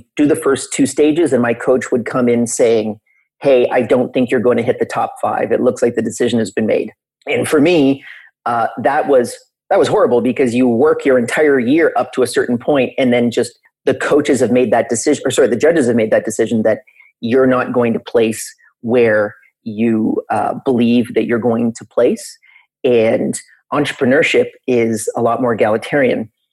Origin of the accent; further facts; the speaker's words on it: Canada; I am originally Canadian, and I am actually still Canadian, although I travel quite a bit. I probably spend about 6 months in Canada and 6 months abroad on average. Like I'm currently in Florida. I've been here for the past week